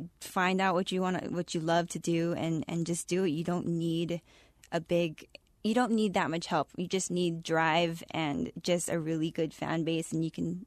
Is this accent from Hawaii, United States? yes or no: yes; Hawaii, United States; also born or lived in Los Angeles; now in Lawrence, United States; We were looking to move from Los Angeles. I lived there for 10 years, moving from Hawaii